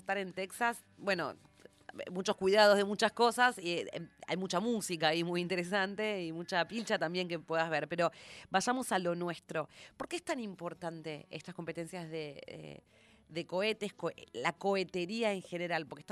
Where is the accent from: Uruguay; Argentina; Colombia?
Argentina; como nosotros argentinos tenemos como algo así que forma parte de la idea que tienen de nosotros